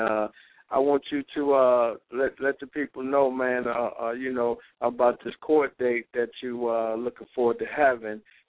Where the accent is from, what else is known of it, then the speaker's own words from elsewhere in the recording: Detroit, Michigan, United States; Like you said, you just left my hometown, Detroit, put in a lot of work down there with the youth and the people, and we're proud of that.